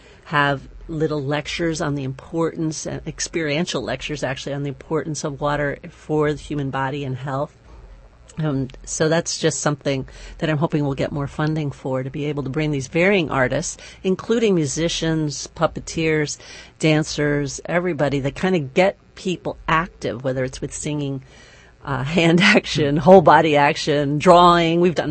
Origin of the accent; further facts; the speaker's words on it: New York City, New York, United States; And I grew up in East Harlem, and my parents settled there in like 1949 and 50.